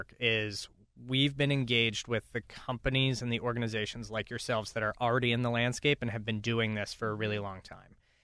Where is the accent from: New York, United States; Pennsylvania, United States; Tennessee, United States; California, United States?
Pennsylvania, United States; Pittsburgh; I am. I grew up in the South Hills.